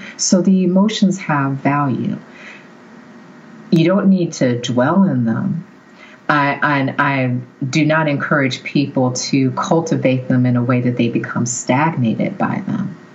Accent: the South, United States; I grew up in the South and there just wasn't

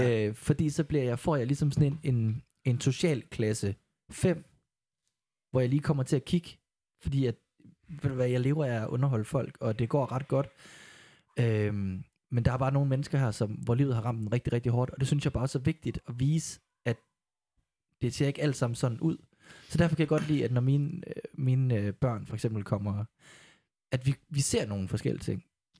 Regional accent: Horsens, Central Denmark Region, Denmark; Jeg er vokset op i parcelhus i Horsens, hvor alle sammen var ens.

